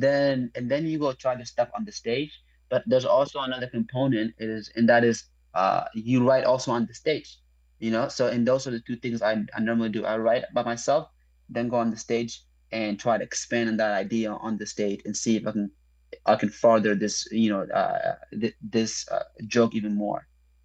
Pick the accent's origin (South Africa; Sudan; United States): Sudan; Hey, I'm from Sudan. By the way, that is in Africa.